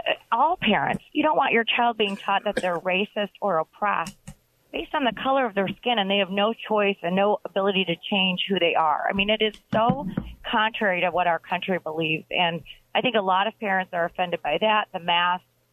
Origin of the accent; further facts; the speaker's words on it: Michigan, United States; I'm from Michigan, where our kids were kept out of the classroom.